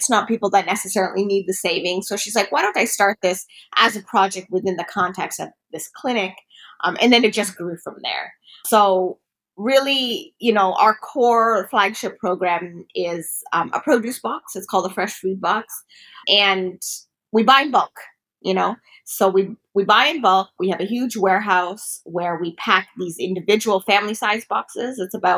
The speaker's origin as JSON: {"language": "English", "town": "Toronto", "region": "Ontario", "country": "Canada", "said": "I'm from Toronto."}